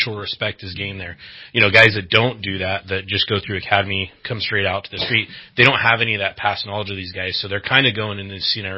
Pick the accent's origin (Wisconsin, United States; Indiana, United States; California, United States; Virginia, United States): California, United States; Shasta Lake City; So I was born and raised up here in Shasta County, Central Valley, or Shasta Lake City, to be exact. Born and raised up there.